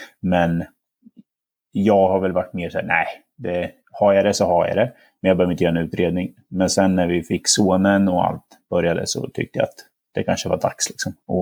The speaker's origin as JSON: {"language": "Swedish", "town": "Linköping", "region": "Östergötland", "country": "Sweden", "said": "Linköping i Östergötland."}